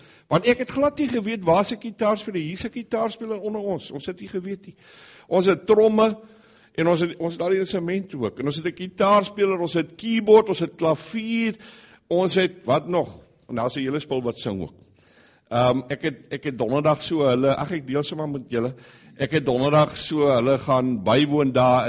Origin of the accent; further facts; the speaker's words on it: Hopefield, Western Cape, South Africa; Ek kom van Hopefield af, ek is die pastoor daar.